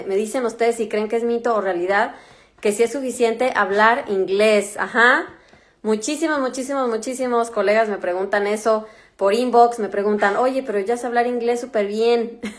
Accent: Mexico; now in Germany; yo soy de México

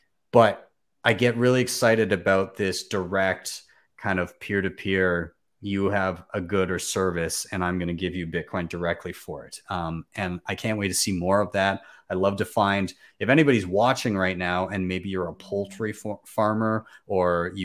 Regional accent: Canada; because I'm Canadian

